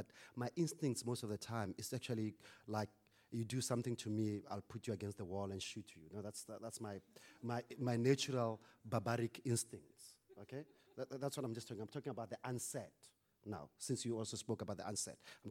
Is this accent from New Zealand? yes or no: no; South Africa; first language Sepedi; English is a second language; Yeah, I grew up in a rural area, so Sepedi is my first language.